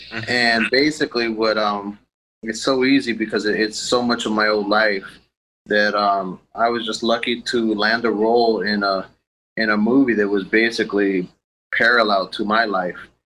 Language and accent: English; California, United States; I'm a Hispanic guy that speaks slang. I grew up in California, so my Spanish is a little iffy, too.